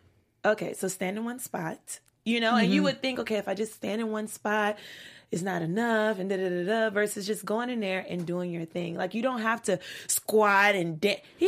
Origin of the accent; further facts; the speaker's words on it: Louisiana, United States; I'm from Louisiana.